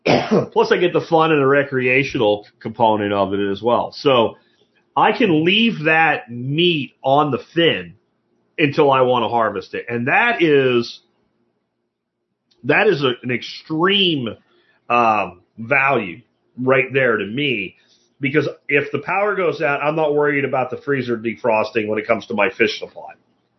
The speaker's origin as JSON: {"language": "English", "region": "Pennsylvania", "country": "United States", "tie": "born or raised there", "said": "I grew up in Pennsylvania. We ate yellow perch all the time."}